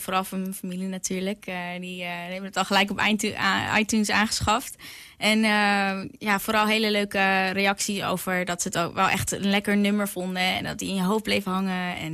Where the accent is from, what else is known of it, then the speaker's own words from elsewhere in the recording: Huizen, North Holland, Netherlands; En ik kom uit Huizen ook. Ik ben 20 jaar.